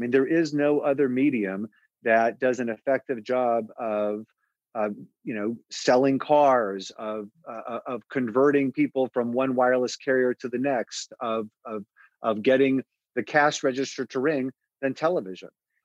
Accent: Los Angeles, California, United States; I was born and raised in Los Angeles.

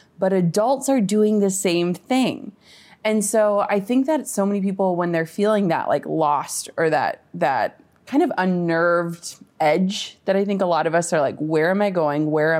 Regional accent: Minnesota, United States; I'm from Minnesota, like small town. So like traffic for us is like when the stoplight is red.

